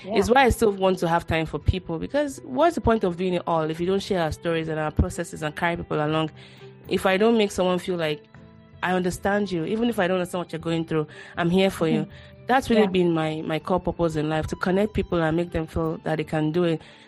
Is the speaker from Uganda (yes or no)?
no; Nigeria; Growing up in Nigeria, one thing I learned quickly was the importance of power.